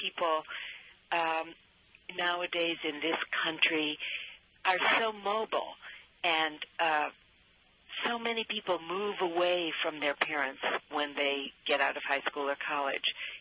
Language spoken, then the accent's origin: English; Cleveland Heights, Ohio, United States; moved away as an adult; now in New York, United States; I was raised in Cleveland, Ohio, in the suburb Cleveland Heights. And when I got to be 20, I took off for New York, and I really seldom looked back.